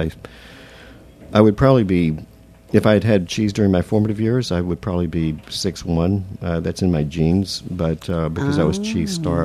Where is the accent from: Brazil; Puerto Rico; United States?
Brazil; And then growing up in Brazil a few years later, we were told that we shouldn't have any dairy products unless the milk is parboiled